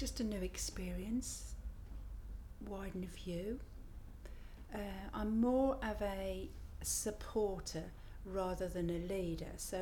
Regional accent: Birmingham, West Midlands, United Kingdom; now in Cannock Wood, United Kingdom; I was born in Birmingham, and I lived there for the first 20 years of my life. Then I went to Staffordshire, and we've lived there in the same house for well over 40 years. In a little village, high up on Cannock Chase, Cannock Wood.

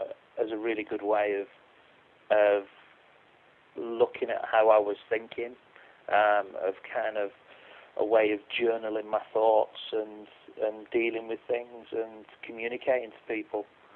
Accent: Wigan, North West England, United Kingdom; I was part of a music collective in my hometown of Wigan

